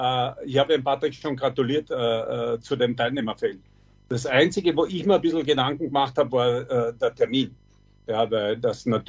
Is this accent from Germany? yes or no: no; Austria; bei uns in Österreich